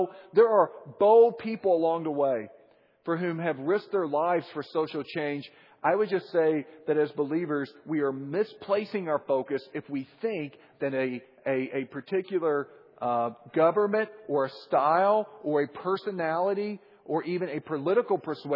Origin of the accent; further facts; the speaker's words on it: Missouri, United States; My mother is visiting here. We're from Missouri in the Midwest.